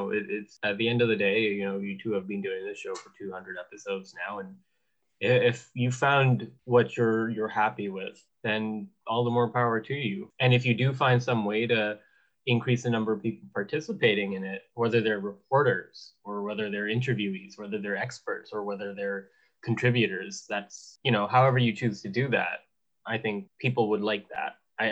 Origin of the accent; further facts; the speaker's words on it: Abbotsford, British Columbia, Canada; is a pop artist from my hometown of Abbotsford, which is a small town in mentality